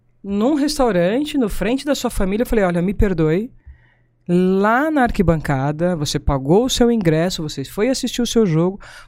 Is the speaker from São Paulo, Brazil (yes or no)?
yes; Sumaré, São Paulo, Brazil; eu sou da região, eu sou de Sumaré. Na verdade, assim, eu sou paulistana, nasci daqui e fui criada lá no interior. Né, que a gente brinca na roça, no pé vermelho.